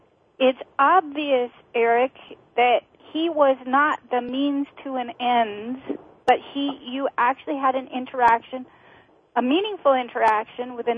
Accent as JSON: {"language": "English", "region": "Oregon", "country": "United States", "tie": "born or raised there", "said": "When I was a kid, I went to a Madame Tussauds wax museum in Canada because I grew up in Oregon."}